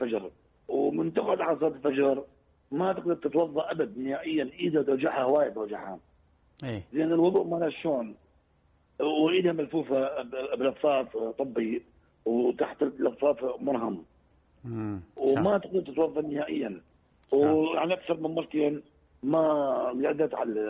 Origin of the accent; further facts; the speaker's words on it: Iraq; طلعت لها جواز سفر انا من العراق